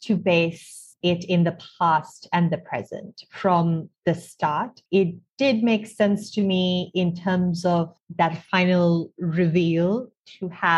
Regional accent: Sri Lanka; and I grew up in Sri Lanka, I still live here now.

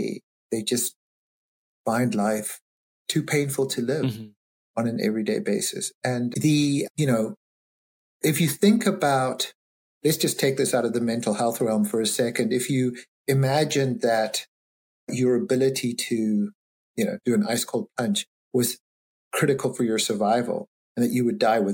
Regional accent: South Africa; now in United States; I grew up in South Africa and I never did dishes until I came to the States.

